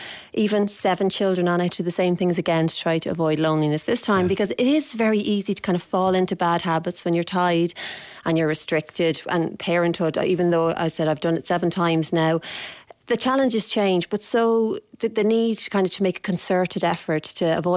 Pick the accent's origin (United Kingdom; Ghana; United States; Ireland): Ireland; Dublin, Leinster; I'm from Dublin.